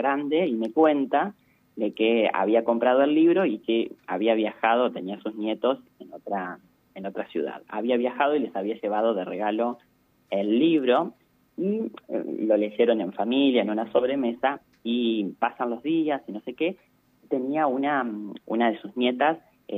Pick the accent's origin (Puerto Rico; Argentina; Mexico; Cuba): Argentina; General Acha, La Pampa; estoy tan orgulloso del lugar de donde vengo. General Hacha para mí siempre va a ser mi lugar, mi pueblo, mi querida Pampa, como yo siempre digo.